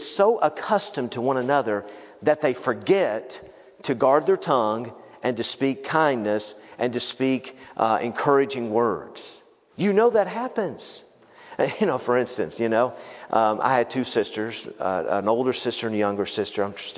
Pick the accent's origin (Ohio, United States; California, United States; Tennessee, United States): Tennessee, United States; Knoxville; By the way, growing up in Knoxville, Tennessee, I remember that my mom would often say to me before we went to church